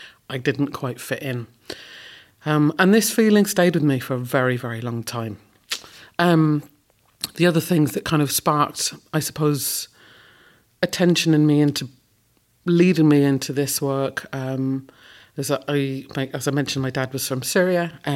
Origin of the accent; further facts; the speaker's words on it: London, United Kingdom; born there; moved away; I come from a long line of migrants as well. So I was born in London.